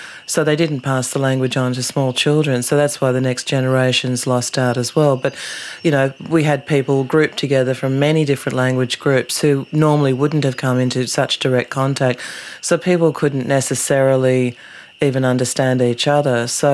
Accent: Sydney, New South Wales, Australia; I grew up in Sydney as well.

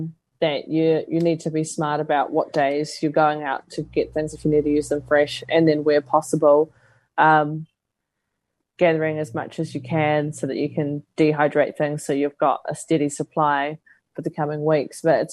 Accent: New Zealand; I've grown up in this country, I am a Kiwi

